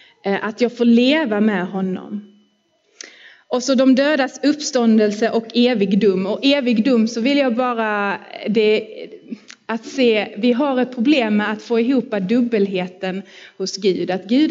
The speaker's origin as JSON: {"language": "Swedish", "town": "Tollarp", "region": "Skåne", "country": "Sweden", "tie": "born or raised there", "said": "jag stod i EFS missionshus i Tollarp där jag är uppvuxen."}